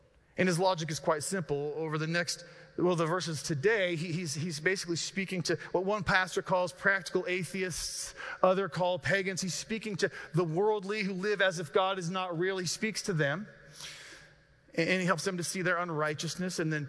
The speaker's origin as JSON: {"language": "English", "region": "Rocky Mountains", "country": "United States", "tie": "born or raised there", "said": "I love the Rockies. I grew up in the Rockies. I love to be around the Rockies."}